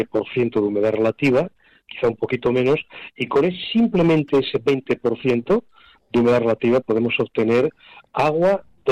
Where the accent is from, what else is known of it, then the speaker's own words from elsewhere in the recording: Asturias, Spain; Soy asturiano.